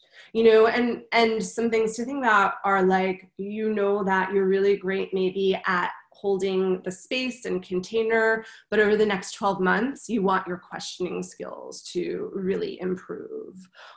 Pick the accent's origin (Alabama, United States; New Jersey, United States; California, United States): New Jersey, United States; I think between, you know, school, growing up in New Jersey, school always started in September.